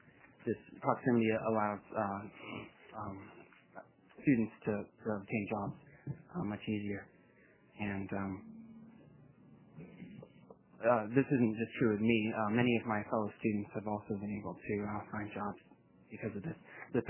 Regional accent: Portland, Oregon, United States; I grew up in Oregon and the Portland area. I attended Beaverton High School and graduated from there.

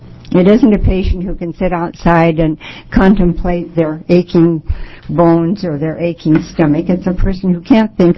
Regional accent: McMinnville, Oregon, United States; from McMinnville, Oregon, Yamhill County.

